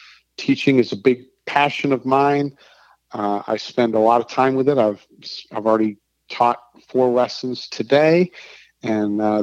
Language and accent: English; Boston, Massachusetts, United States; born there; now in Nashville, United States; I was born in Boston, Massachusetts. Went to college at University of North Texas. I moved to Nashville in 1997